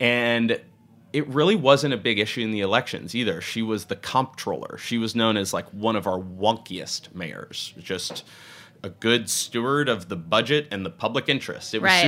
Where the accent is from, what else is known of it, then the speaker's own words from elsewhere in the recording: Houston, Texas, United States; moved away as an adult; I grew up in Houston, and then I came to Connecticut for college, and immediately everybody said, oh, you know, do you own a horse? Where's your cowboy hat?